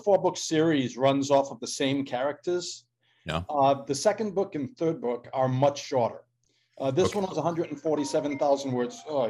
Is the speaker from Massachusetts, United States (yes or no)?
yes; Massachusetts, United States; accent: Boston; now in Ramona, United States; I sense you're picking up my Boston accent.